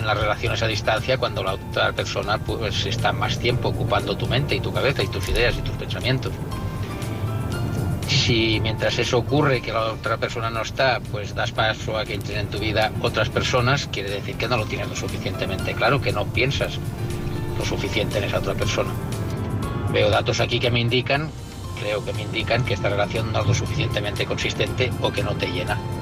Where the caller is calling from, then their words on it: Barcelona, Catalonia, Spain; de Barcelona.